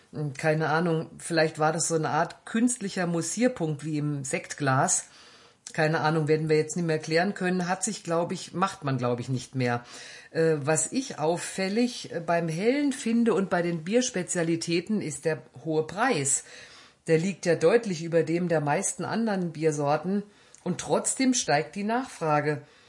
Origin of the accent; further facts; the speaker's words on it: Hesse, Germany; aber ich bin ja aus Hessen.